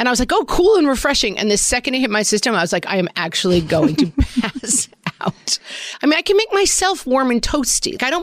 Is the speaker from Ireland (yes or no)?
yes; Ireland